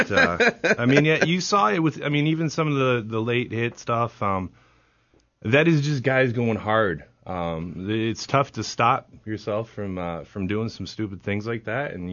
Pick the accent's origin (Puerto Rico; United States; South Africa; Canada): Canada; Listen, I'm not going to put anybody on blast, especially being Canadian.